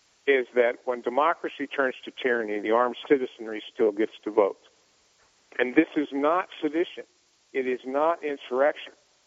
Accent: Ohio, United States; also born or lived in Michigan; I was born in Michigan, sir. I was raised in Ohio amongst the heathen Buckeye. But I got my Southern green card several years ago.

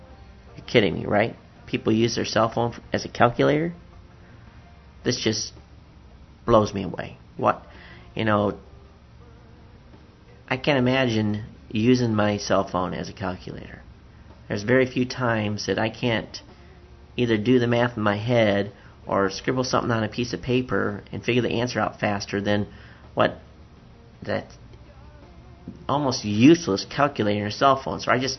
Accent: Hawaii, United States; Now, I'm from Hawaii. We never change our time.

